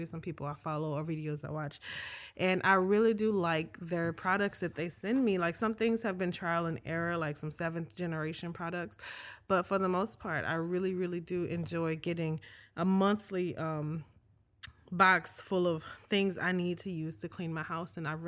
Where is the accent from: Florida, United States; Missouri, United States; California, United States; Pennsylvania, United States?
Missouri, United States; St. Louis; I grew up in St. Louis in a very close-knit family, and all of its, you know, fun and dysfunction and comedy and things like